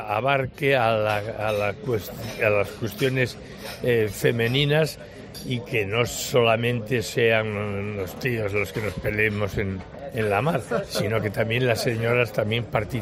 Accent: Galicia, Spain; Yo que soy gallego, quedar queda.

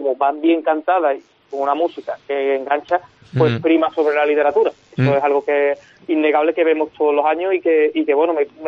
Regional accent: El Puerto de Santa María, Andalusia, Spain; Me apena un poco lo de la Cuenta la Vieja, la comparsa, porque me parece una agrupación de mi tierra, del puerto, que tenía suficiente nivel y se ha quedado otra vez en el corte.

